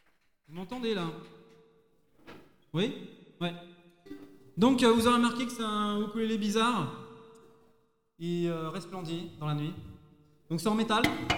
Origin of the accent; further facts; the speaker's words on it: Paris, Île-de-France, France; Donc je suis parisien, ça arrive. Et à Paris on a des banlieues. Je suis banlieusard parisien.